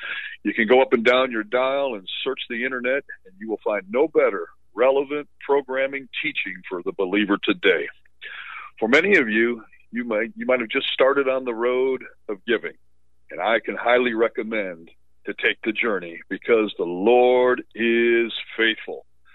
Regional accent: Orlando, Florida, United States; As Dr. Gentry said … I'm from Orlando, Florida.

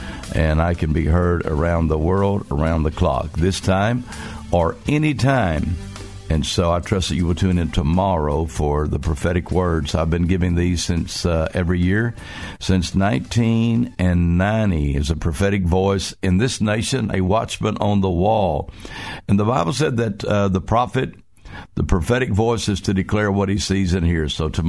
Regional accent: Comanche, Oklahoma, United States; my hometown of Comanche, Oklahoma. And I'm going to be going back to Comanche sometime this year

